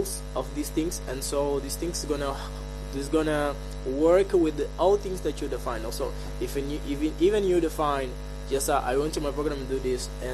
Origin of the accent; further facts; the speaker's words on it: Angola; from Angola.